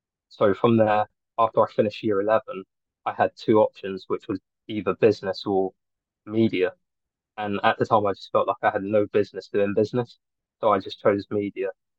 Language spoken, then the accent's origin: English; London, United Kingdom; I'm a filmmaker from Northwest London.